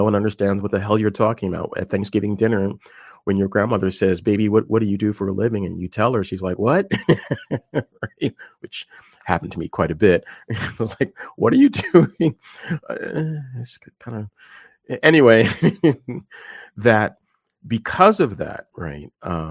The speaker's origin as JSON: {"language": "English", "town": "Philadelphia", "region": "Pennsylvania", "country": "United States", "tie": "born or raised there", "said": "I grew up in Philly. I knew what happened when there was a strike of the sanitation workers"}